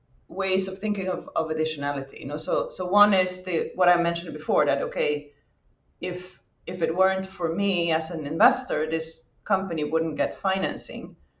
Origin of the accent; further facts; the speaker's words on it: Sweden; now in Spain; I'm based in Spain. I'm from Sweden originally, actually, but I worked in Brussels at the European Venture Philanthropy Association, which is now called Impact Europe.